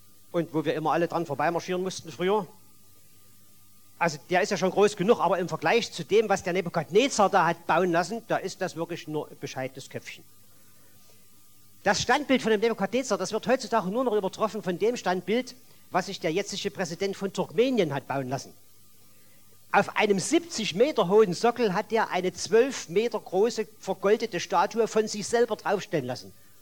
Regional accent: Saxony, Germany; bei uns daheim in Sachsen, da gibt es demnächst wieder mal Ferien.

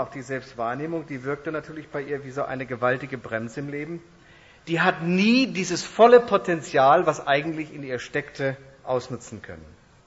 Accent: Germany; Ich habe Amerikaner beobachtet und wenn die über sich selbst gesprochen haben, da habe ich als Deutscher eine Gänsehaut gekriegt.

